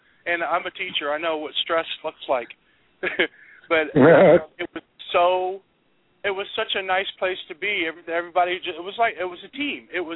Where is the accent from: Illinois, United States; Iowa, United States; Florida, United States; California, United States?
Florida, United States; Sebring; I'm from Sebring, Florida.